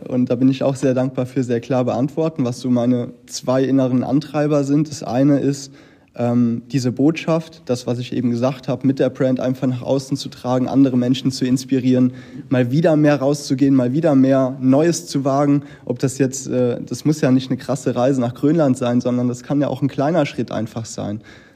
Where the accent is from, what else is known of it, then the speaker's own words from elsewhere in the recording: Cologne, North Rhine-Westphalia, Germany; Also ich komme mitten aus Köln.